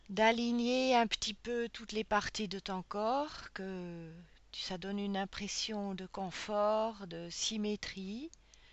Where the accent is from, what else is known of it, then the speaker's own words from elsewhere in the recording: Switzerland; Chez moi, en Suisse, à l'école, c'était d'un vert pâle